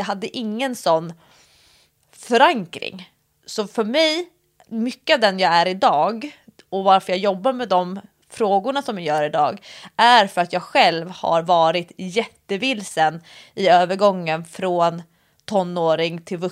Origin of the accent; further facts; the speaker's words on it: Stockholm, Stockholm County, Sweden; also born or lived in Nyköping; när jag flyttade hem från Nyköping till Stockholm så kom jag till en stad som ju i och för sig där jag har hela min familj.